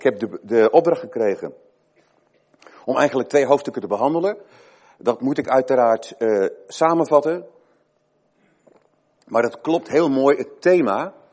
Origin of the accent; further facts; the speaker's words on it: Krabbendijke, Zeeland, Netherlands; ik kom uit Krabbendijken in Zeeland. De naam zegt het al. Ik kom er van Kraamdieken. Dat is de Oosterschelde, de Westerschelde, een dorp. Zullen het 3500 inwoners zijn?